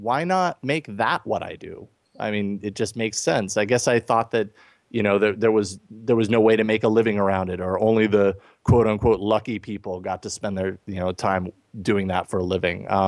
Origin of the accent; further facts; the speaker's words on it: Boise, Idaho, United States; I grew up in Boise, Idaho. Went right into Boise State